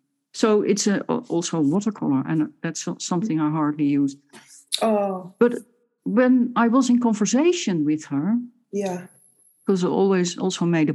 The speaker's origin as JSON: {"language": "English", "country": "Netherlands", "moved": "yes", "lives_now": "United Kingdom", "said": "Because when I came in the UK, I come from the Netherlands."}